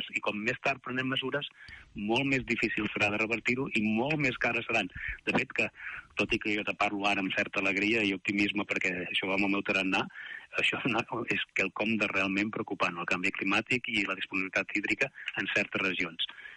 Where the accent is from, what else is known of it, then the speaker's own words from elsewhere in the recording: Girona, Catalonia, Spain; also born or lived in Barcelona / Montseny; no soc de les vostres terres, però tot i que les estimo molt, perquè soc més aviat de Girona i de Barcelona i de Montseny